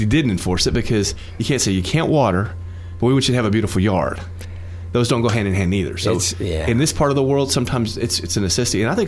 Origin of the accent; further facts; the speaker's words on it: Texas, United States; Just growing up in West Texas, mesquite trees are just not my friend.